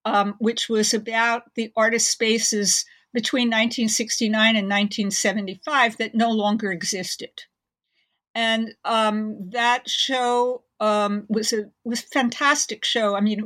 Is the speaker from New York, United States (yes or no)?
yes; Manhattan, New York, United States; I grew up in Manhattan in New York and really entered the art world in the early 70s